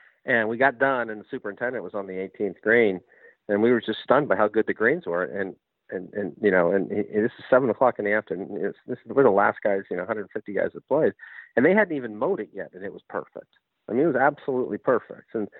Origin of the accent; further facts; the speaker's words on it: California, United States; I grew up in Recreation Park, and you play in the afternoon, bumpy Poana.